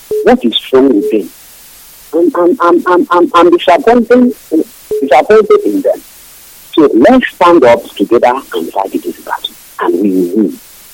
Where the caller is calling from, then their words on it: Port Harcourt, Rivers, Nigeria; an informant agent from Kwagong State, but I'm calling from Port Harcourt, Bocha.